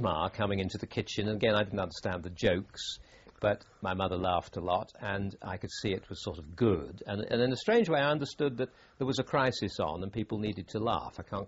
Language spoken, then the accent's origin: English; London, United Kingdom; born there; Yes, I was born in London on December the 30th, 1937.